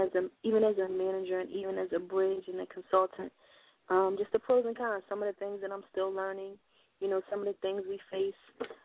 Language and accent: English; Philadelphia, Pennsylvania, United States; because I'm from Philadelphia, West Philadelphia, uh-huh. born and raised.